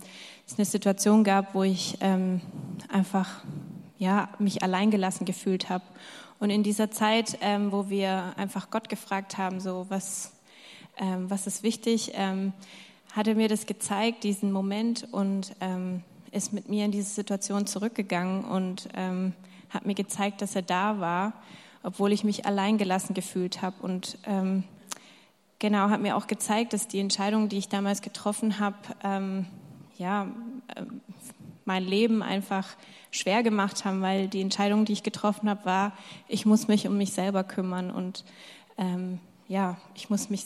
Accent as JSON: {"language": "German", "town": "Nagold", "region": "Baden-Württemberg", "country": "Germany", "said": "Wir kommen aus Nagold. Wir haben drei Kinder, die sind 7, 10 und 12."}